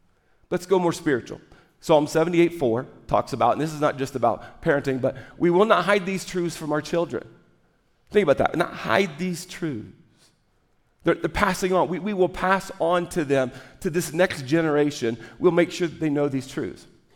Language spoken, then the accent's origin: English; Kansas, United States; I grew up a lot in Kansas. So we grew up, one, in Kansas, you learn, wheat fields everywhere.